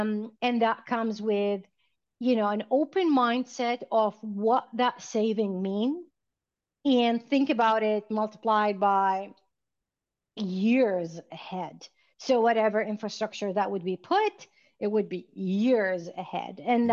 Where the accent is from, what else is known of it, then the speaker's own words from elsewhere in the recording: Alberta, Canada; I lived in Alberta. I'm from Alberta, Canada.